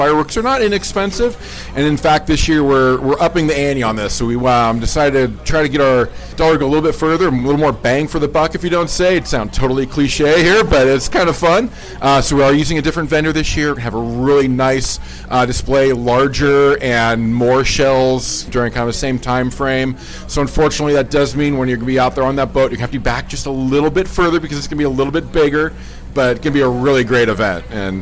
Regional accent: Gig Harbor, Washington, United States; I grew up out in Gig Harbor and come from a Croatian fishing family.

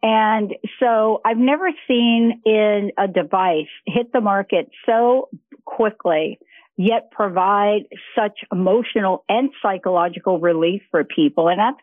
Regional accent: New York, United States

